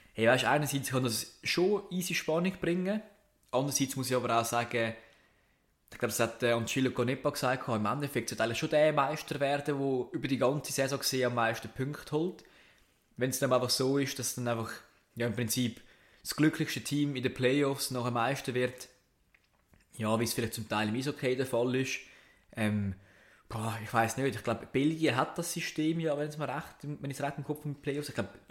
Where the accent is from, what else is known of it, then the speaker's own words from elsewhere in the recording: Zurich, Switzerland; aber ich als Zürcher muss jetzt das Thema Basel langsam